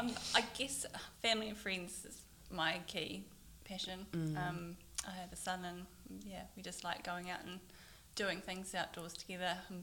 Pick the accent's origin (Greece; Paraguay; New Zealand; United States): New Zealand; Tauranga, Bay of Plenty; also born or lived in Australia; I grew up in Tauranga, to Tauranga Girls College.